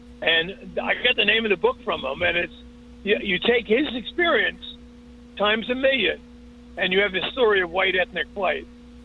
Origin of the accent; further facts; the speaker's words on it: Newark, New Jersey, United States; I grew up in Newark, New Jersey, which is sort of the poster child for urban dysfunction.